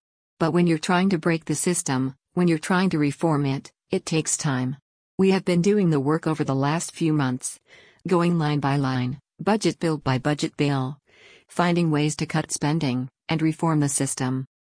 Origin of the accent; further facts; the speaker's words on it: New York, United States; it is impacting my home state of New York, like it has southern border states.